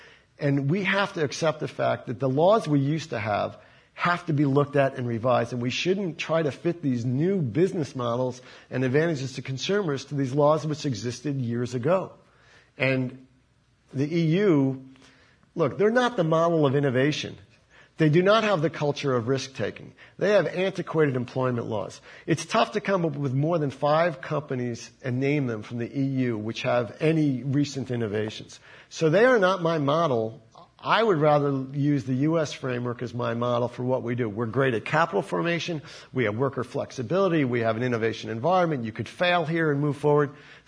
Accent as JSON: {"language": "English", "country": "United States", "said": "I mean, as an American, I was dismayed in two ways."}